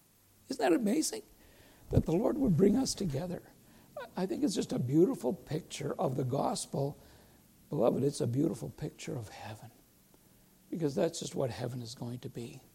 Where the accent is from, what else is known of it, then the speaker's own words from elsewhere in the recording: Canada; born there; The culture that I grew up, I was born in Canada, but you know, have a Mennonite tradition